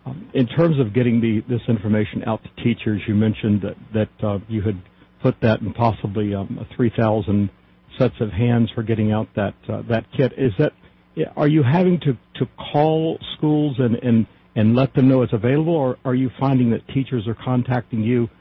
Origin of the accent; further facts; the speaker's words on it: the South, United States; I grew up in the Bible Belt myself.